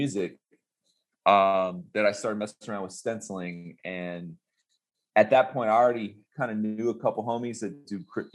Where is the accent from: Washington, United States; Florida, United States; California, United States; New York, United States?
Florida, United States; Tampa; but it's not like there was a graffiti scene growing up in Tampa in the 80s.